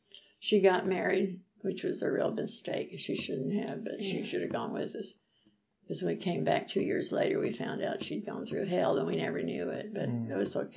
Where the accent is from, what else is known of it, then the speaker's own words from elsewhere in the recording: Texas, United States; I never lived in East Texas. I grew up in South Texas. But East Texas has its own language, like Louisiana.